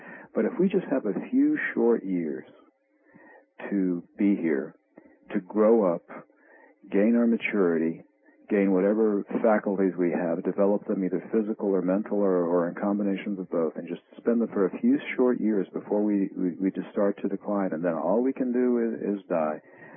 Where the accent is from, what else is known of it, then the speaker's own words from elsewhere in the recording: United States; I don't forget taxes. I'm an American.